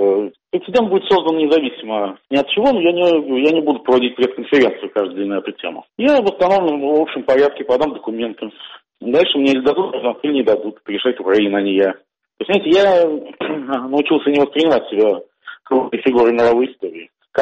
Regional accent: Russia; born there; я родился в России, я и патриот

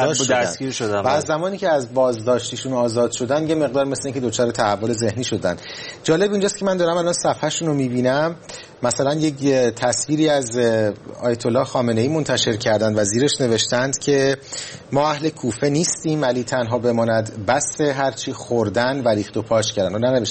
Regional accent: Mashhad, Razavi Khorasan, Iran; حالا من چون مشهدی هستم

